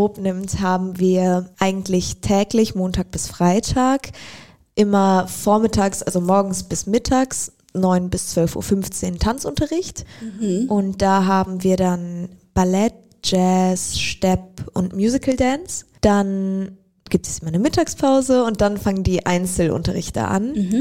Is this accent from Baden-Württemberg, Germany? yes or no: no; Düsseldorf, North Rhine-Westphalia, Germany; born there; weil ich ja gebürtig aus Düsseldorf komme